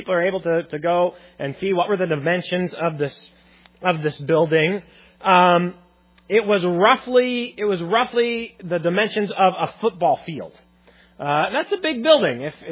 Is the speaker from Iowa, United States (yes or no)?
yes; Le Mars, Iowa, United States; like, when I go other places and I tell people I'm from Lamar's, and I'm trying to explain where I'm from, I say, oh yeah, we're the ice cream capital of the world.